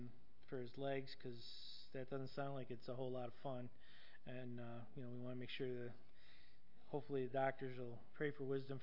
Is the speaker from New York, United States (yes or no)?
yes; New York, United States; anybody from down there would know that you're not from there, right? Because of our funny accent.